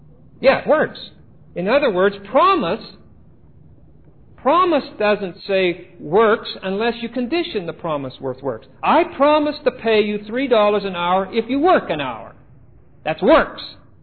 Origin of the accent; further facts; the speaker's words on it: Pittsburgh, Pennsylvania, United States; If you're dealing with a shyster from L.A. or from Pittsburgh, my hometown